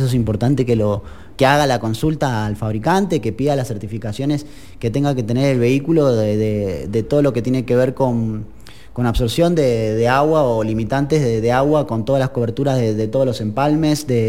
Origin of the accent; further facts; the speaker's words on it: Argentina; now in Costa Rica; Yo vengo de un país como Argentina y hay muchos cortes de luz, y Costa Rica realmente uno no siente tantos cortes de luz